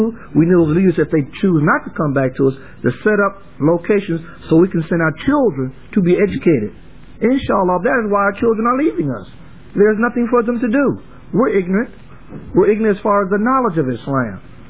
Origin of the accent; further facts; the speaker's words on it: Detroit, Michigan, United States; I'm from Detroit, my brother.